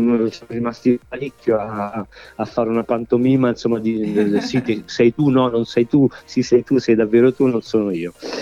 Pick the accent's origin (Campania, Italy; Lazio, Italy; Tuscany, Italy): Campania, Italy; Naples; 50 anni d'età, di cui, come dicevate voi, oltre 30, insomma, trascorsi a far musica, da musicista napoletano